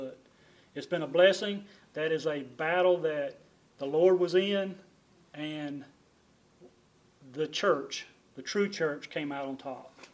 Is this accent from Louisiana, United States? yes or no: yes; Louisiana, United States; I'll give you Arkansas credit. We're from Louisiana, but y'all were instrumental in the things that happened in our church.